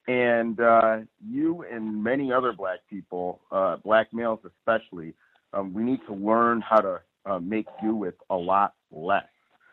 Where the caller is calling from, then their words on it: Los Angeles, California, United States; I'm calling from Los Angeles. Just moved into a place here in LA on my own